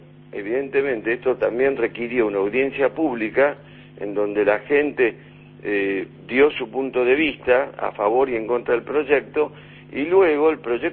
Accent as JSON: {"language": "Spanish", "country": "Argentina", "said": "yo soy argentino, o sea, no soy uruguayo, o sea, que estoy hablando un poco como extranjero, pero en mi país es un poco así."}